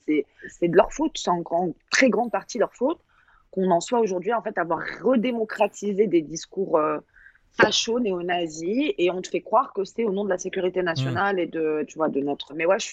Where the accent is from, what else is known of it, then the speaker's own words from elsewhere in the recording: France; on est très, très, très arrogant en tant que Français.